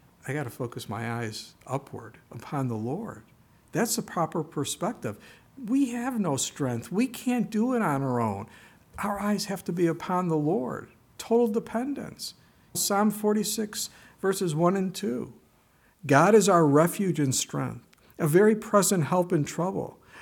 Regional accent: Manitowoc, Wisconsin, United States; We're people from Manitowoc, Wisconsin. Does he even care about us? We're not Milwaukee, Green Bay, Appleton.

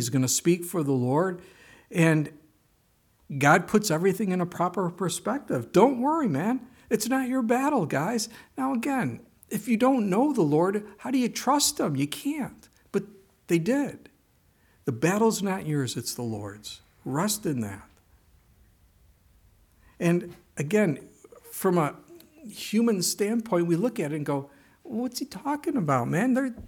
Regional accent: Manitowoc, Wisconsin, United States; We're people from Manitowoc, Wisconsin. Does he even care about us? We're not Milwaukee, Green Bay, Appleton.

